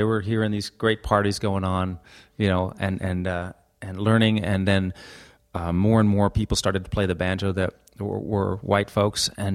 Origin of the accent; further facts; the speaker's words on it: New York City, New York, United States; But I grew up in New York City, so like, what was I doing playing the banjo anyway